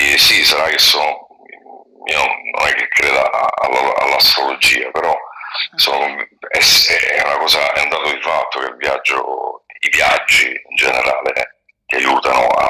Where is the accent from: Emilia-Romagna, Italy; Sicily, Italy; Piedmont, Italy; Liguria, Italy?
Sicily, Italy; also born or lived in Rome / Naples; now in England; io sono siciliano. Mi sono trasferito a Roma tanti anni fa e poi ho lavorato a Napoli, come sapete, per un lungo periodo. E poi mi sono trasferito in Inghilterra, dove vivo attualmente